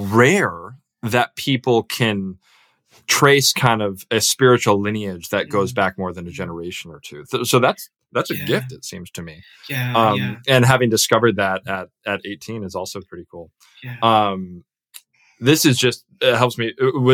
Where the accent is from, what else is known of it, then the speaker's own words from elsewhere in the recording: Chicago, Illinois, United States; moved away as an adult; now in England; I was born in the Chicago area, lived in and around Chicago for, 29 years. Didn't leave the area for college or grad school or anything, just kind of stayed right in that little zone. Until moving to England.